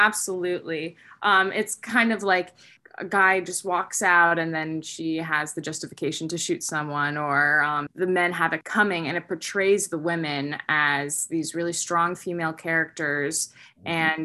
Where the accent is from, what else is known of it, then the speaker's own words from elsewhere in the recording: Alexandria, Virginia, United States; I'm from the Northern Virginia area, outside of Alexandria.